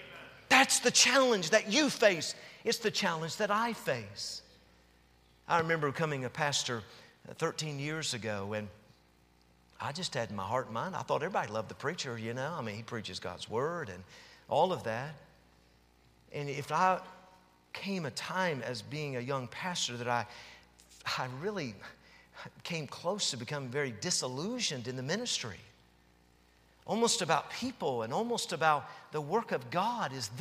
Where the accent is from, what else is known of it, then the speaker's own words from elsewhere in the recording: Tennessee, United States; I grew up in Tennessee. The only thing I hunted was coons and cats